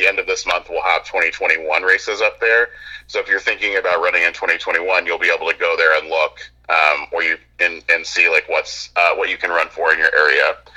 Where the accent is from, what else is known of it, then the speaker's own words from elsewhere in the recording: Texas, United States; I'm from Texas originally, and Ron Kirk did not win that race.